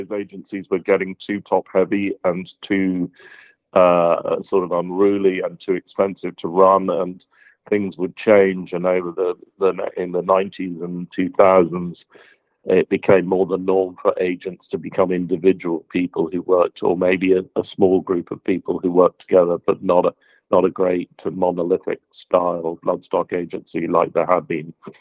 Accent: Leinster, Ireland; I was born and brought up in Ireland at the Curragh.

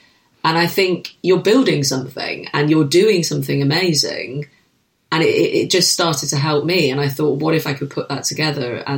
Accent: Manchester, North West England, United Kingdom; I'm a Mancunian.

